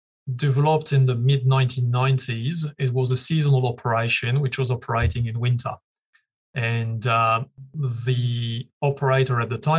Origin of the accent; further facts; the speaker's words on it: France; I mean, not that it phases me being a native, being born and raised in France, but for most of my Australian colleagues, it can be a challenge.